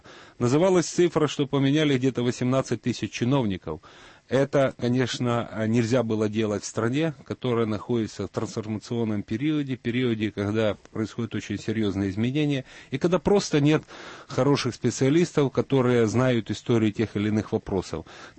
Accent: Mykolaiv, Mykolaiv Oblast, Ukraine; В мой родной город Николаев, даже дважды

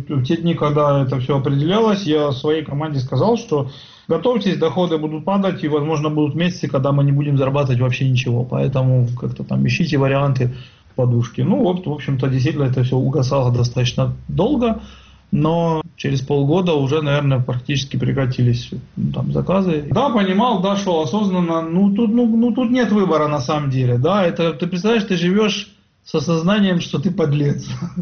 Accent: Kremenchuk, Poltava Oblast, Ukraine; Какой-то парень из Кременчуга. Как я люблю, из Кременчуга. Вот, то есть вообще провинция.

